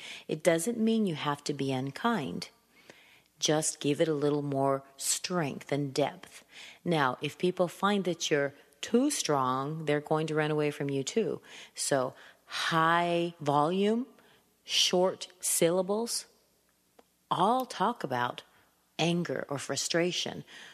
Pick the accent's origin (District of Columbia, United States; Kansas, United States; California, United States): California, United States; I come from California. I'm an accent trainer.